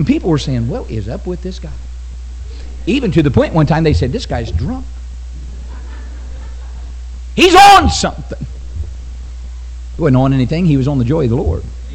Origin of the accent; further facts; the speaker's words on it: West Virginia, United States; You could just be a dumb old country boy like me and figure it out. I'm from West Virginia, the place of barefoot women and toothless men.